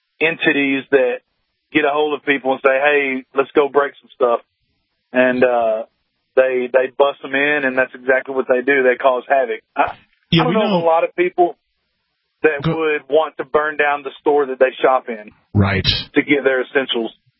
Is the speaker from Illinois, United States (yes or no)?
no; Arkansas, United States; Well, I'm from Arkansas. I got to say Walmart.